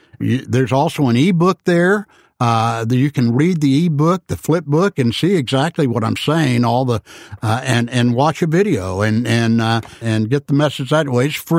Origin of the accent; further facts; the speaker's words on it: Alice, Texas, United States; I'm a roughneck from Alice, Texas.